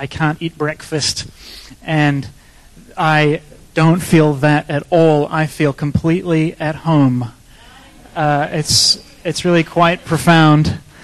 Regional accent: Toronto, Ontario, Canada; So while I was introduced as being from Toronto, which is very true

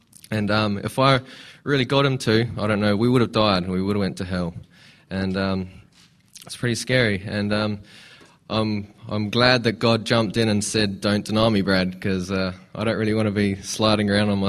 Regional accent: Adelaide, South Australia, Australia; I was in the car with Brad when he had his testimony. I grew up in Australia, in Adelaide.

